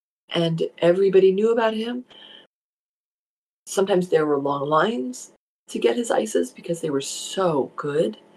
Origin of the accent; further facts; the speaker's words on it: New Jersey, United States; accent: Jersey; And yes, my Jersey accent is coming through this morning, loud and clear.